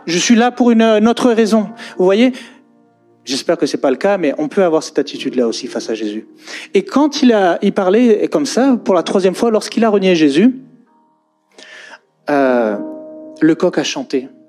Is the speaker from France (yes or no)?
no; United States; French is a second language; Ok, eye contact, je ne sais plus en français. Je viens des États-Unis.